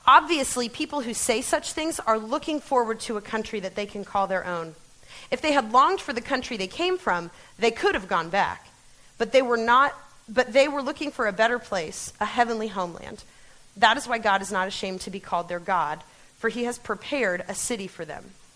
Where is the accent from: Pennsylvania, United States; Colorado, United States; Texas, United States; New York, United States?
Pennsylvania, United States; now in Ohio, United States; But I grew up in Pennsylvania, in kind of Pennsylvania Dutch country. Is anyone else from Pennsylvania Dutch country?